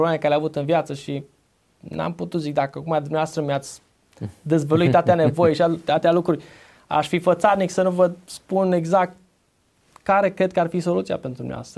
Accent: Oradea, Bihor County, Romania; M-am născut în Oradea și am crescut în biserica, se numea de atunci Biserica numărul 2, de pe Simeon Bărnuțiu.

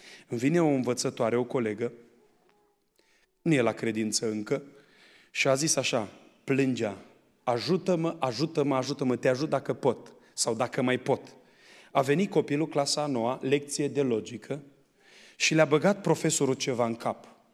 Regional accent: Bacău, Bacău County, Romania; born there; că și eu m-am născut în Bacău.

